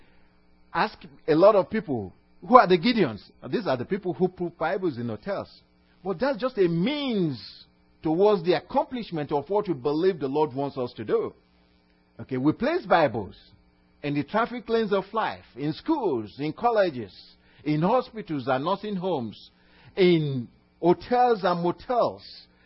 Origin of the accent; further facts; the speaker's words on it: Nigeria; now in United States; from Nigeria, originally from Nigeria. But when I tell people, they said, oh, you speak with an accent. Where are you from? I just tell them I'm from West Texas.